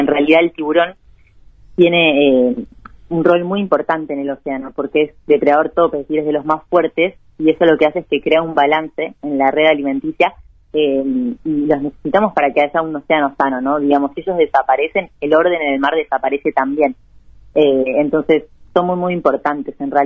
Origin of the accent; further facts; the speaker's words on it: Argentina; now in Bocas del Toro, Panama; Sí, yo soy argentina, pero tengo base en Panamá, en una isla chiquitita del Caribe que se llama Bocas del Toro